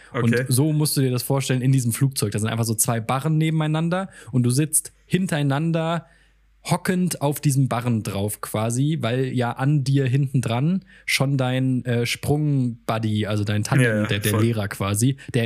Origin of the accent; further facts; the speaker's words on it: Bad Camberg, Hesse, Germany; die Eichhörnchenbahn in der Lochmühle in Bad Camberg, wo ich herkomme.